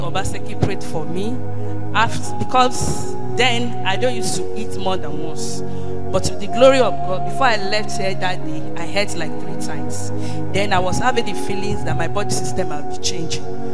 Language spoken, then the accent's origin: English; Ekiti, Nigeria; I'm from Ekiti State.